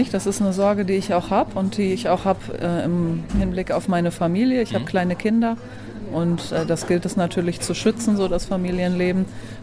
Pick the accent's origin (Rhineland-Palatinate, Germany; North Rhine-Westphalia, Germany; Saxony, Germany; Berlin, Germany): North Rhine-Westphalia, Germany; Dortmund; born there; also born or lived in Hamburg; now in Aschäffel, Germany; Nein, ich bin aus Aschäffel, bin tatsächlich zugezogen, bin gebürtige Dortmunderin, habe jahrelang in Hamburg gewohnt und wohne jetzt seit knapp 3 Jahren in Aschäffel.